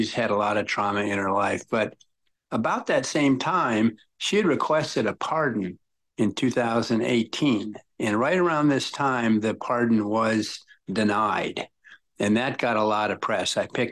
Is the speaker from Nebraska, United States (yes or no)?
yes; Lincoln, Nebraska, United States; I'm from Lincoln. So I was 14 years old living in Lincoln when these crime spree took place.